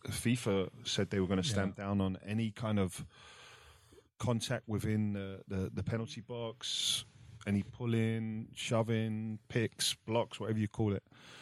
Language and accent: English; England, United Kingdom; growing up in England, it was partial compared to where I went to Italy